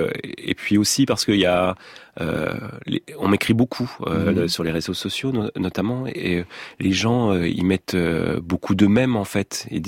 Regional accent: Grand Est, France; le Grand Est, si tant est que ça existe. En tout cas, la Lorraine, on va dire, là où j'ai grandi.

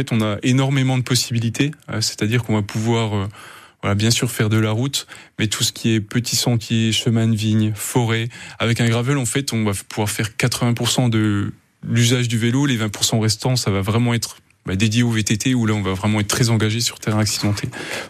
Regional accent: Bourgogne-Franche-Comté, France; Non, je suis tout près du territoire de Belfort. Hein. C'est pour ça que j'ai un accent.

